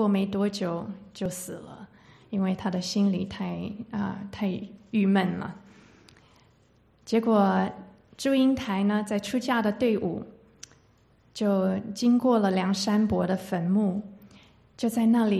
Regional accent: Taiwan; 我小时候是在台湾长大，我的妈妈是中国人，我的爸爸是美国人，

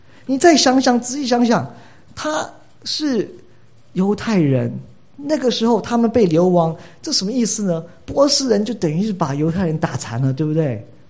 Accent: China; 我们中国人讲什么汉奸嘛，对不对？

